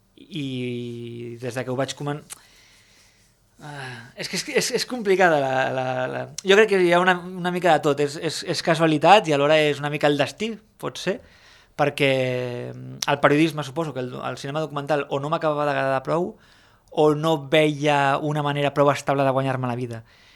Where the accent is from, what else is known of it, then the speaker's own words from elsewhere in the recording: Barcelona, Catalonia, Spain; born there; jo no soc de Porrera, i vaig néixer a Barcelona. El que és veritat que tinc família, per part de la família de mon pare, diguéssim, tinc avantpassats, besavis i rebesavis, que eren de Móra d'Ebre i de Pratdip.